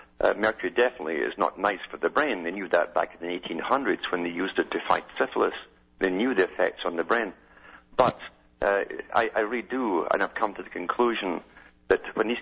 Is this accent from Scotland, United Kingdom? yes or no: yes; Scotland, United Kingdom; Scotland.